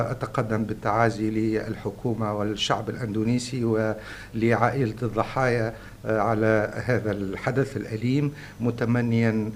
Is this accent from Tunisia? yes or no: yes; Tunisia; وبالنسبة لي أنا كتونسي لا أفاضل ما بين اللاعبين التونسيين